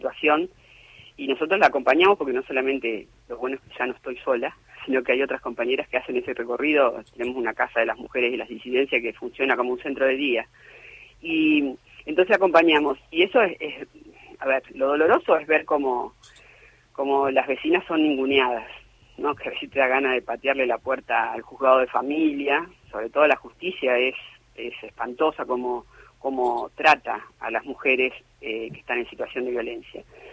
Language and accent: Spanish; Santa Fe, Argentina; porque soy santafesina